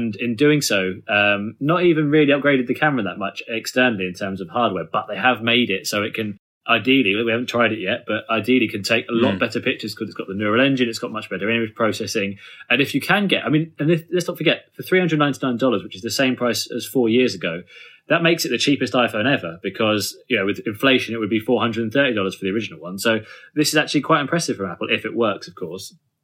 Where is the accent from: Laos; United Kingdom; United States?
United Kingdom; England; No, but we're English, so it's fine.